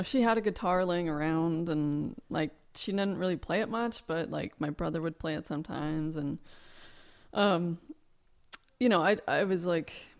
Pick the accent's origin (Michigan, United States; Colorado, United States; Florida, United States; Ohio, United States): Colorado, United States; Littleton; In Littleton, Colorado.